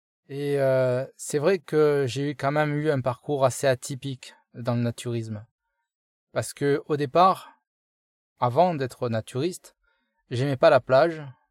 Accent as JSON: {"language": "French", "town": "Marseille", "region": "Provence-Alpes-Côte d'Azur", "country": "France", "tie": "born there", "said": "j'ai 53 ans, je suis né à Marseille"}